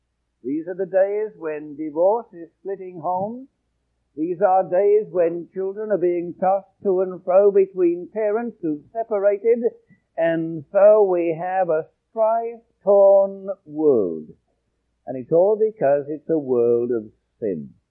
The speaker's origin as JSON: {"language": "English", "region": "New Jersey", "country": "United States", "said": "I come from New Jersey."}